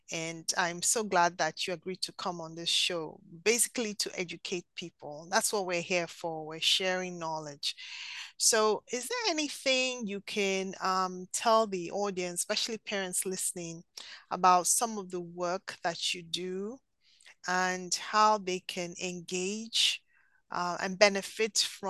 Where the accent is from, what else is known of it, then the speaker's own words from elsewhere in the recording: Nigeria; I remember growing up in Nigeria in the 70s, and TV did not come on till 4 p.m.